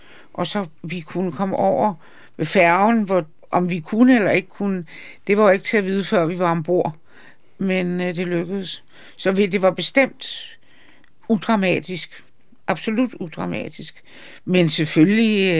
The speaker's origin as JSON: {"language": "Danish", "town": "Charlottenlund", "region": "Capital Region of Denmark", "country": "Denmark", "tie": "born or raised there", "said": "Jeg er vokset op i Charlottenlund."}